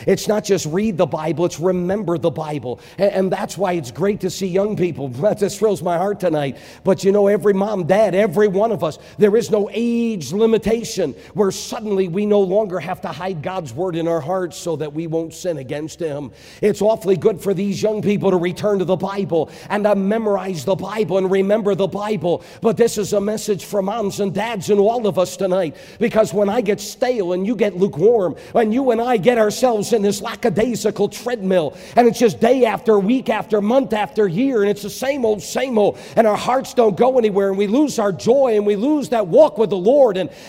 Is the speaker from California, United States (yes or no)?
no; Connecticut, United States; That's the era I grew up in Connecticut.